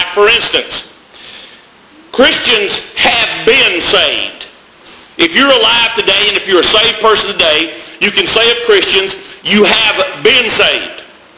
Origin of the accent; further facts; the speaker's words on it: Parrish, Arkansas, United States; To me, when I was raised up in Southern Baptist Church in Parrish, Arkansas, being saved was being under conviction while the preaching was going on